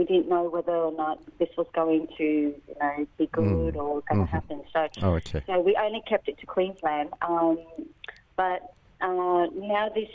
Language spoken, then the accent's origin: English; Laos; We came from Laos. because my parents came from Laos